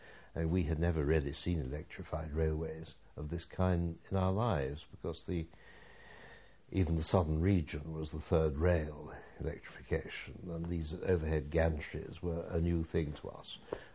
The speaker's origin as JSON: {"language": "English", "region": "East Midlands", "country": "United Kingdom", "tie": "born or raised there", "said": "I was brought up in Lincolnshire, and although I was in North Lincolnshire, I knew people in the Fens and went there"}